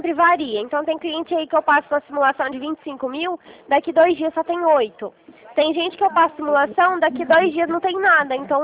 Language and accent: Portuguese; Minas Gerais, Brazil; now in Rio Claro, Brazil; Eu sou de Minas, eu sou mineira.